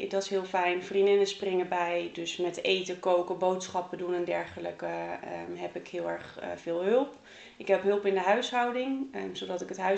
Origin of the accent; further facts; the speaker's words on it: Zeist, Utrecht, Netherlands; born there; now in Ommen, Netherlands; Ik woon in Ommen. Geboren in Zeist.